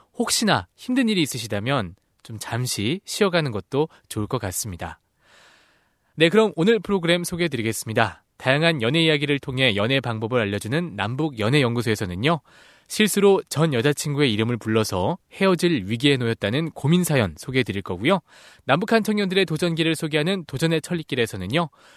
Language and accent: Korean; Seoul, South Korea; 저는 따뜻한 서울 남자